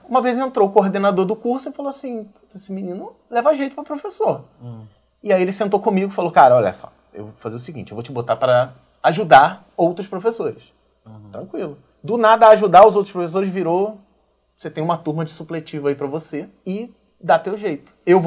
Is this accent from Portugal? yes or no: no; Rio de Janeiro, Brazil; Eu nasci numa comunidade no Rio de Janeiro chamada Muquiço. Fica entre Marechal Hermes e Guadalupe, no subúrbio do Rio de Janeiro. Tá. É a zona norte do Rio.